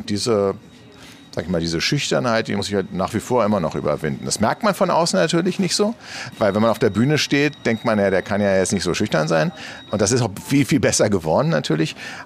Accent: Berlin, Germany; ich bin in Eichkamp groß geworden. Das ist so eine sehr schöne Reihenhaussiedlung. Ist sehr nett, eher ein bisschen spießig, aber gut für Kinder und Familien.

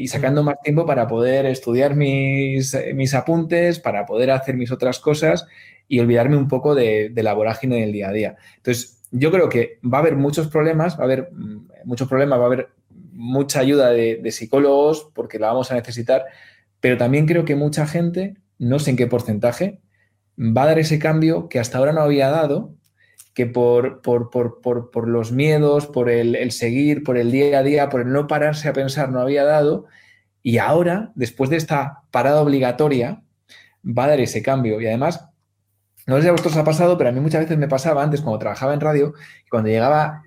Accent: Valladolid, Castile and León, Spain; hace tiempo que estaba viviendo entre Guadalajara, Madrid y Valladolid, ¿no? Que es mi tierra, yo me muevo bastante.

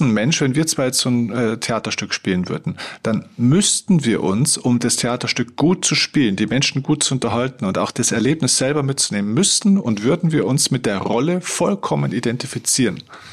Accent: Bavaria, Germany; born there; Und ich bin in Bayern geboren und ich bin ein Bayer.

